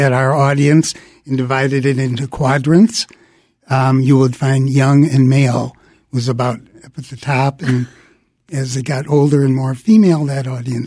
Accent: Milwaukee, Wisconsin, United States; We're from Milwaukee originally.

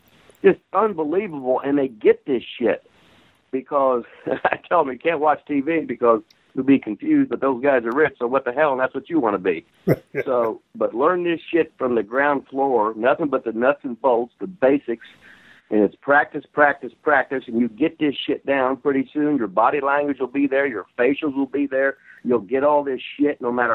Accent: Seymour, Indiana, United States; at the high school where I grew up at in Seymour, Indiana.

